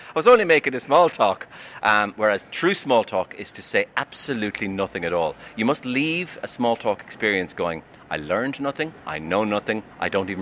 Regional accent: Ireland; the Irish person in me loves small talk because that's what we do as Irish.

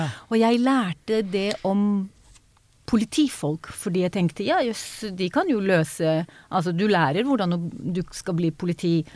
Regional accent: Israel; now in Norway; Men min familie flyttet til Israel da jeg var baby.

